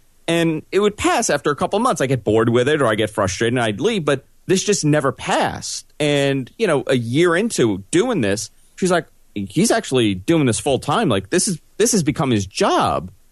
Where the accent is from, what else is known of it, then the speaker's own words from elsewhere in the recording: New York City, New York, United States; I grew up in New York City, listened to Howard Stern.